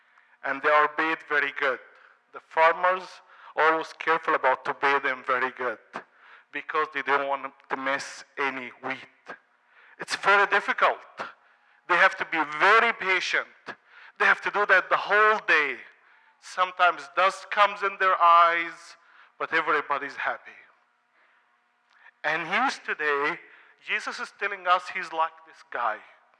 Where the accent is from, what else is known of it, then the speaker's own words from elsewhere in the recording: Egypt; these tools I grew up with in Egypt.